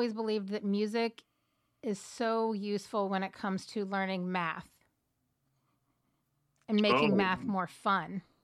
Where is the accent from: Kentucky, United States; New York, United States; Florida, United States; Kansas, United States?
Kentucky, United States; also born or lived in Tennessee; I grew up in Kentucky and Tennessee, so like we've got the South kind of represented